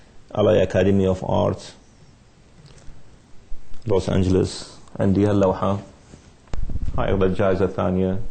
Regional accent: Iraq; تاريخ بلاد رافدين كعراقي وابن بلاد النهرين أو ميزوبوتاميا

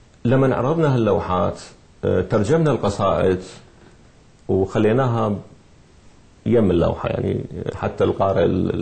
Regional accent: Iraq; تاريخ بلاد رافدين كعراقي وابن بلاد النهرين أو ميزوبوتاميا

